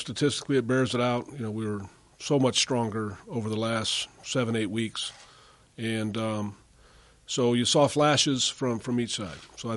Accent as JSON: {"language": "English", "town": "Hayward", "region": "California", "country": "United States", "tie": "born or raised there", "said": "I grew up in Hayward. I'm back home. I love the fact that I'm back home"}